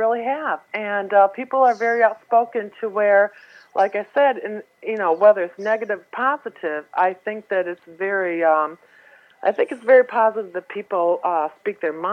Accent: Michigan, United States; also born or lived in England; now in Boston, United States; Yeah, I'm originally from Michigan. I was living in England for a while.

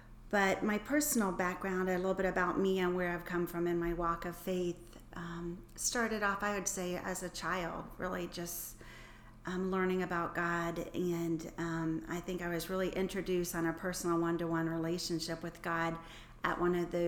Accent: Franklin, Tennessee, United States; also born or lived in Brentwood / Spring Hill; I grew up here in the Franklin area, one of those few rare people that actually are from the area that they live in.

